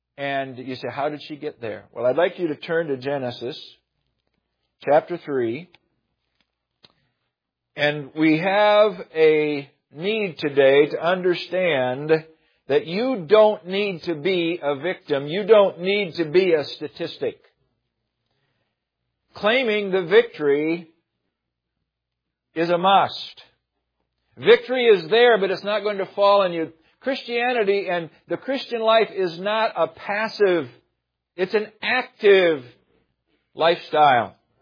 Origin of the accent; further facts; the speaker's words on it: Michigan, United States; I grew up in Michigan. I'm not against the South, but I have learned something down here.